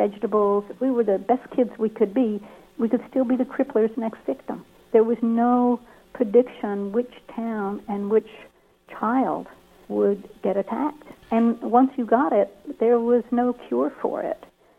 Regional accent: Kingsport, Tennessee, United States; In 1954, my hometown, Kingsport, Tennessee, became a site for the national trial of the polio vaccine, and I was actually a polio pioneer.

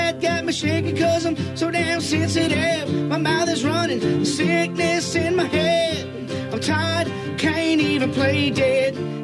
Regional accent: Lafayette, Louisiana, United States; also born or lived in Austin; Yeah, I was born and raised in Lafayette, and at some point Andrew and I moved up to Austin. I spent 20 years there. He's still there. We're South Louisiana boys. Lafayette boys

